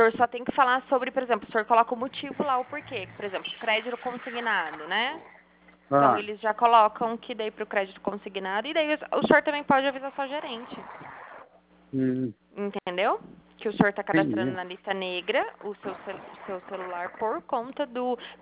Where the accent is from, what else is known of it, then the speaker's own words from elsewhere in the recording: São Paulo, Brazil; Eu sou do estado de São Paulo